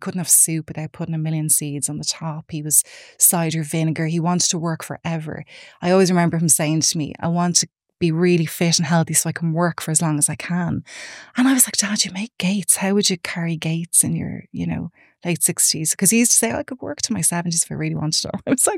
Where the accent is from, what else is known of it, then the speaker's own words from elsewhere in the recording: Raheny, Leinster, Ireland; So so I'm from Raheny originally. I'm one of three.